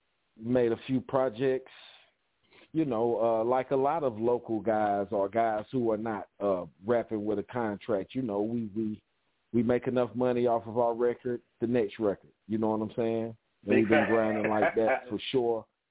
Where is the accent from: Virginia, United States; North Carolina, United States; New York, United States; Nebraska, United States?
North Carolina, United States; Asheville; I'm from Asheville, North Carolina.